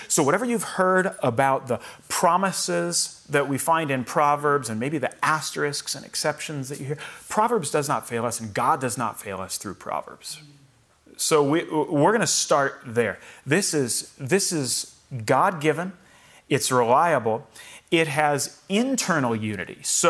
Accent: Indiana, United States; So I grew up in Indiana, and there it was commonly said that Indiana is the crossroads of America.

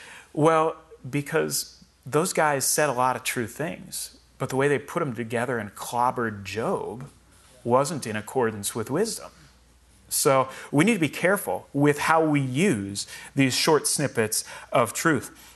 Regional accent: Indiana, United States; So I grew up in Indiana, and there it was commonly said that Indiana is the crossroads of America.

